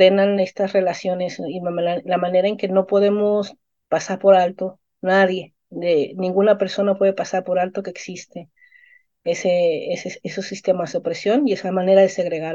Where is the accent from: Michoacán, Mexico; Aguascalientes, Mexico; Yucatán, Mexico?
Yucatán, Mexico; Mérida; Yo crecí en Mérida, Yucatán, que es una ciudad sumamente racista, sumamente segregada, simbólicamente segregada